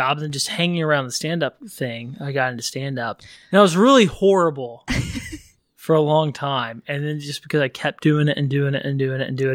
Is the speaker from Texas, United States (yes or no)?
yes; Texas, United States; moved away as an adult; I grew up in Texas, lived there for most of my life. And then in 2015, when I was, what was I then? 31-ish. And I moved out here to pursue comedy